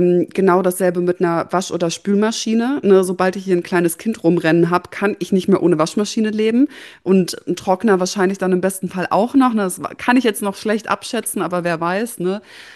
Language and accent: German; North Rhine-Westphalia, Germany; Ich kann ohne Auto tatsächlich in dieser Region, in der wir leben, nicht überleben. Ne? Also kleiner Background, ich komme halt aus dem Sauerland